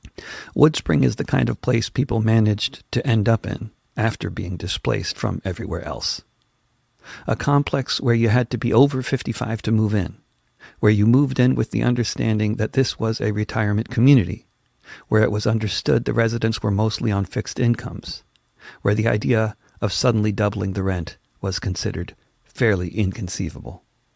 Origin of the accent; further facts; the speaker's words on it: Connecticut, United States; moved away as an adult; also born or lived in New York; I was born on Manhattan Island, now one of the most expensive places on earth. I grew up in a nearby suburb in Connecticut